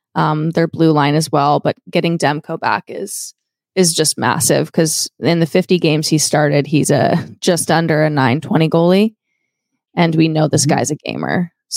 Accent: Canada; I'm Canadian.

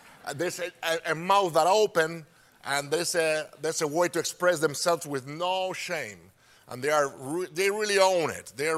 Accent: Spain; English is a second language; We barely have TVs there back in the 50s. Actually, in the 50s, we had Franco, which is a dictatorship.

